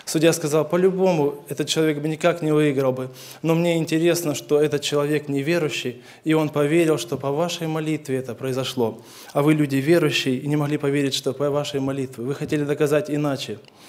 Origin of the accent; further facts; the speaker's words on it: Krasnodar, Krasnodar Krai, Russia; я из Краснодара.